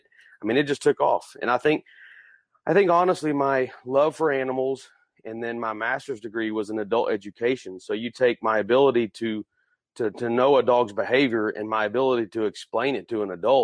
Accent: Texas, United States; Well, you know, I grew up in Central Texas, and of course, dove hunting is something we do a lot of.

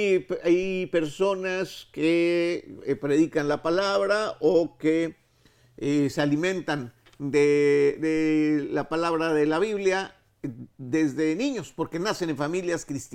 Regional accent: Monterrey, Nuevo León, Mexico; Mi tierra ahí.

